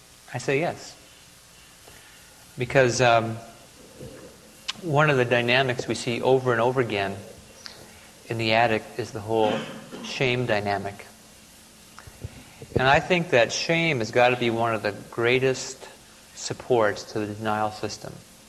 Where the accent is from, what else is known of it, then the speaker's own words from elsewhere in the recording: Michigan, United States; Well, one of the very widely used tests comes from my home state of Michigan.